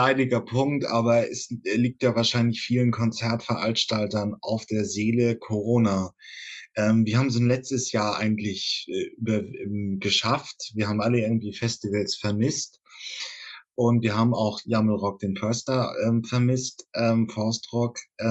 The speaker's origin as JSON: {"language": "German", "region": "Northern Germany", "country": "Germany", "said": "Ich komme aus Norddeutschland."}